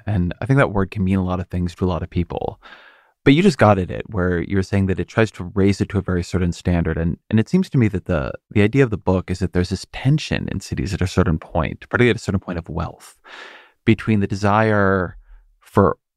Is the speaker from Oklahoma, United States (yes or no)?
no; California, United States; I come from Southern California. I went to school up in Santa Cruz.